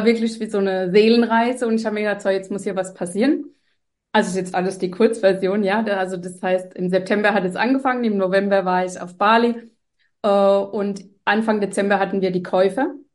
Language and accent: German; Bavaria, Germany; also wir kommen aus Bayern